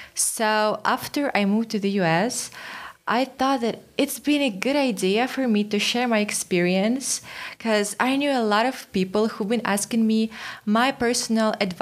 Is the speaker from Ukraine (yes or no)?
yes; Ukraine; I am originally from Ukraine. Ukraine is a beautiful country in the center of the Europe.